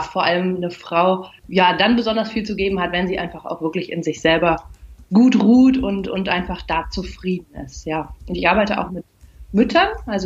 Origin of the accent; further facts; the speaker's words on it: Cologne, North Rhine-Westphalia, Germany; Also ich bin ja hier in Köln geboren, aufgewachsen, habe eigentlich so einen relativ klassischen Weg erstmal beschritten